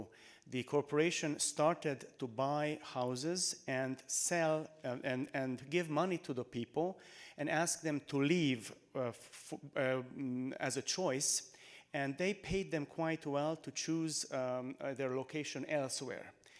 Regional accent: Transylvania, Romania; English is a second language; business of a multinational giant who plans to use cyanide in the mining process in a beautiful forest in my home country, Transylvania.

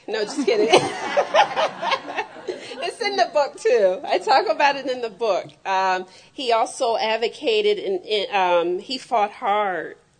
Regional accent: Toledo, Ohio, United States; And I'm from Toledo. They didn't teach us German. And I learned French

